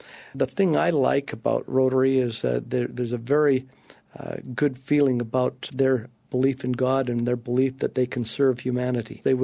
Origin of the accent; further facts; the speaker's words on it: Edmonton, Alberta, Canada; also born or lived in Cardston; I was born in Cardston, raised in Edmonton, and those are towns in Alberta, Canada.